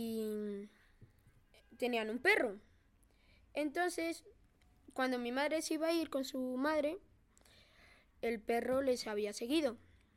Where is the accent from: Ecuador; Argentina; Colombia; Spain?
Spain; mi madre es de Bolivia, mi padre es de Bulgaria y yo soy de España.